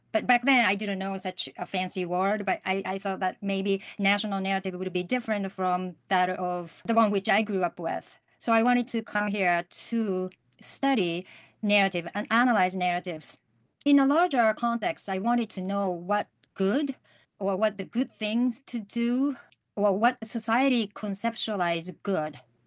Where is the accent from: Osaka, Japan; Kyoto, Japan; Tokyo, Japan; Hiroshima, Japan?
Hiroshima, Japan; born or raised there